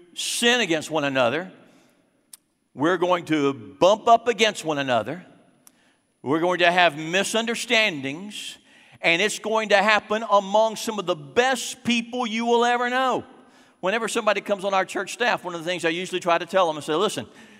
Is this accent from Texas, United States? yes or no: yes; Sugar Land, Texas, United States; I said, well, I'm from right here. I'm from Sugar Land. No, really. Where are you from? I said, I'm right here, Sugar Land. I've lived in Sugar Land 34 years.